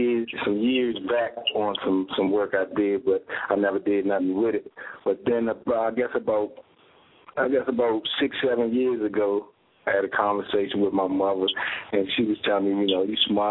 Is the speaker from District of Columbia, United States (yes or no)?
yes; Washington, District of Columbia, United States; Well, I'm from Washington, D.C., and I'm divorced now, no kids.